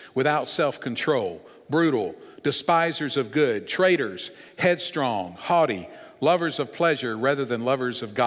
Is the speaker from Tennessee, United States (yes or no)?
yes; Tennessee, United States; Now, I grew up in Northwest Tennessee.